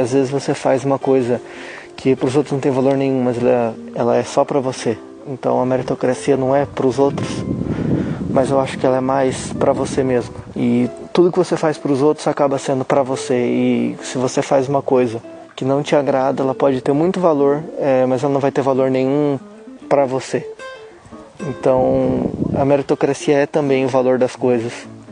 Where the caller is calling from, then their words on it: Santo Antônio da Platina, Paraná, Brazil; Sou de Santo Antônio da Platina, nesse finzinho de mundo aqui no norte do Paraná.